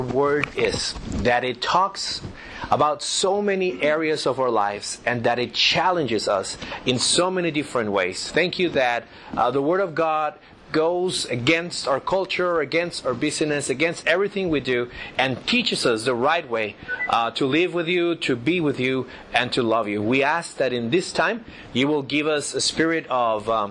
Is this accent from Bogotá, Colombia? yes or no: yes; Bogota, Bogotá, Colombia; English is a second language; moved away as an adult; also born or lived in United States; I am originally from Bogota, Colombia, South America. And I lived in the States for a while, did my master's in theology in Dallas.